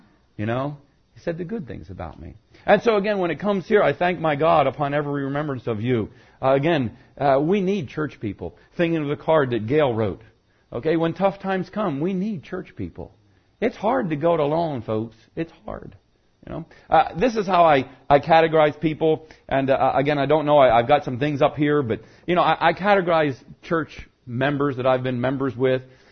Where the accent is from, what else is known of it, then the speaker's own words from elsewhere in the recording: Pennsylvania, United States; And I just said, well, I was raised in Chester County. I knew Pastor Bunning. I know Wagontown Chapel.